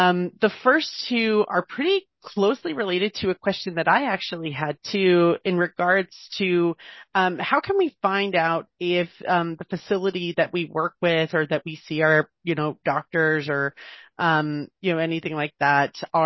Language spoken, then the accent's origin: English; Utah, United States; being that we're from Utah, you might have some insight on that.